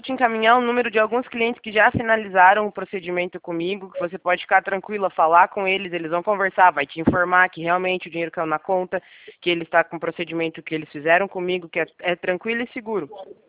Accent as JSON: {"language": "Portuguese", "town": "Curitiba", "region": "Paraná", "country": "Brazil", "said": "Eu sou aqui do Paraná, Curitiba, pertinho de vocês, não é tão longe não."}